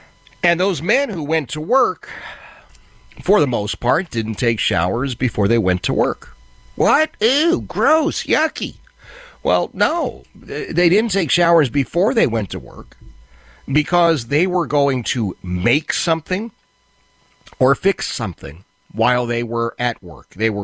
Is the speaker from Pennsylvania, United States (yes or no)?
yes; Philadelphia, Pennsylvania, United States; Labor Day, if you look back, was to salute the sorts of men that I grew up with in Philadelphia.